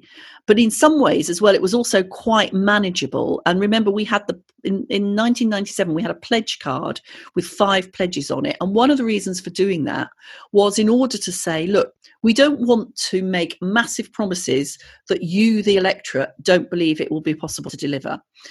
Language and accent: English; Malvern, West Midlands, United Kingdom; Now, living in Malvern, you know, we have a significant number of private schools, and I grew up in Malvern.